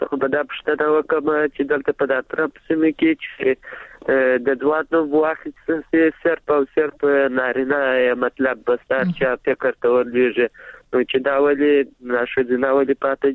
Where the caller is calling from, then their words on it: Kajaki, Helmand, Afghanistan; د هلمند کجکی ولسوالی ته.